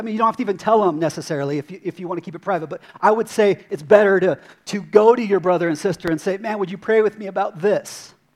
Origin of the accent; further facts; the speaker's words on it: Prescott Valley, Arizona, United States; accent: Prescott Valley; This is my Prescott Valley accent, so forgive me, Bible scholars.